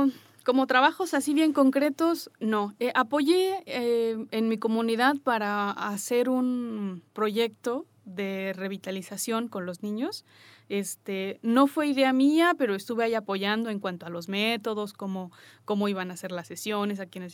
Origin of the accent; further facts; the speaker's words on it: Veracruz, Mexico; lo que me encanta es presentarme con la gente y sorprenderla diciéndole que soy de la Mixteca Veracruzana